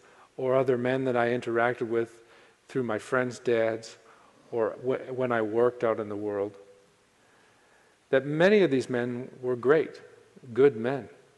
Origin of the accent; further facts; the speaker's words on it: Wisconsin, United States; growing up in Wisconsin as a young boy